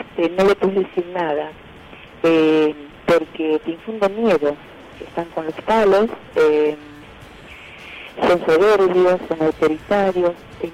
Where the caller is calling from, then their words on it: Villa Crespo, Buenos Aires, Argentina; de Villa Crespo.